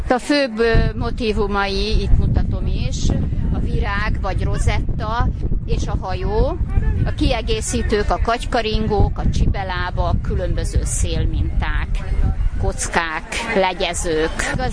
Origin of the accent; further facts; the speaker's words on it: Buzsák, Somogy, Hungary; Buzsákról jöttem, és buzsáki hímzéseket hoztam.